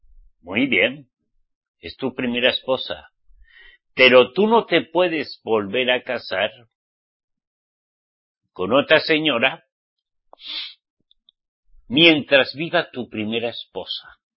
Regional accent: Spain; Soy español. Nací en España, pero soy israelita. Redimido por la sangre de Yeshua

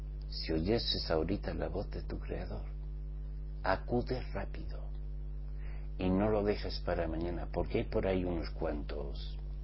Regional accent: Spain; yo siempre me he puesto en el horario latino y soy español.

